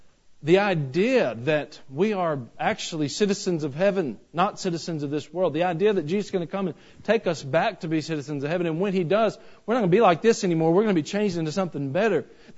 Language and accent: English; the South, United States; At least I'm from the South.